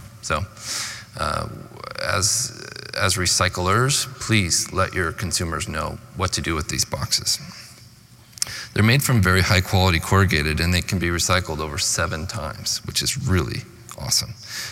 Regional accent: Oregon, United States; This is from my hometown in Oregon.

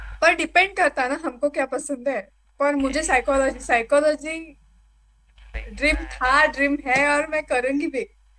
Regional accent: Akola, Maharashtra, India; महाराष्ट्र, हाँ महाराष्ट्र से अकोला शहर से हूँ मैं

